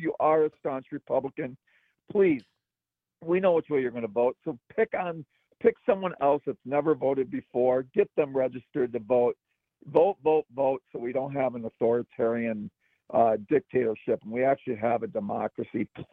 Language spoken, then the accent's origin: English; Wisconsin, United States; I mean, I'm from Wisconsin. I believe in this state.